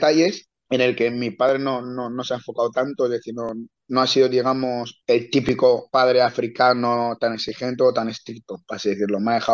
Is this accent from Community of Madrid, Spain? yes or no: no; Bilbao, Basque Country, Spain; moved away; also born or lived in Côte d'Ivoire / Zaragoza; y luego de Zaragoza me vine para País Vasco, Bilbao. Lo que he dicho, prácticamente he mamado, digamos, mi niñez, para así decirlo, en Costa Marfil, pero luego ya todo el resto, a partir de los 7 años, aquí en España. He estudiado todo aquí, he estudiado en euskera, que es aquí en Bilbao